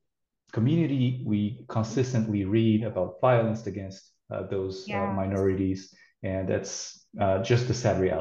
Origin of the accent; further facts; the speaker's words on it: Rio de Janeiro, Brazil; also born or lived in Manaus; now in Canada; And yeah, I'm from Rio de Janeiro, Brazil, born and raised. But before coming to Canada, I was in Manaus